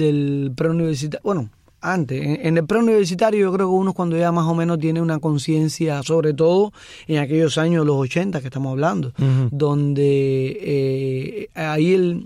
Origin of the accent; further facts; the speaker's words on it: Havana, Cuba; Yo nací en Buenavista, en Playa, ¿no? Y después... mis padres se mudaron a una casa mayor en Arroyo Naranjo.